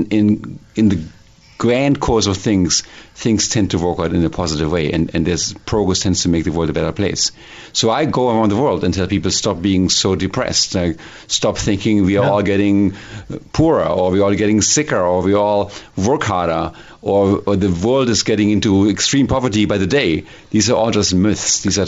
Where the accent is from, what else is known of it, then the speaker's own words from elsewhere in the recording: Hildesheim, Lower Saxony, Germany; now in California, United States; It's just close to Berlin, in a small city called Hildesheim, 100,000 souls, everybody, and basically, and a part of Germany